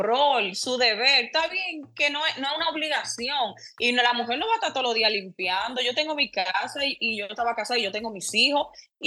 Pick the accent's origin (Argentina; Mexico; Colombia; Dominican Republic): Dominican Republic; Santo Domingo; moved away as an adult; Yo me crié en Santo Domingo. Yo vine aquí grande.